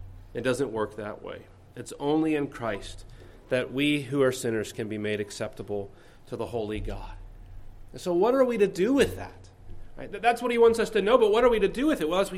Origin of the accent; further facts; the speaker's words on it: West Virginia, United States; When I was a young boy, my hometown, which was actually back in West Virginia, had a minor league professional hockey team.